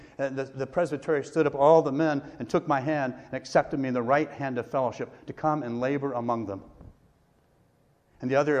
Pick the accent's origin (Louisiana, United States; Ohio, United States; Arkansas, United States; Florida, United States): Florida, United States; Neptune Beach; I grew up in Neptune, Atlantic Beach.